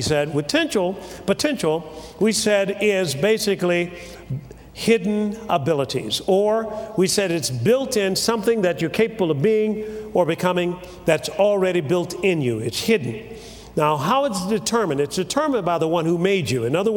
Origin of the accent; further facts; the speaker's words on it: Tuskegee, Alabama, United States; And I was brought up in Tuskegee, Alabama, and they had the old air base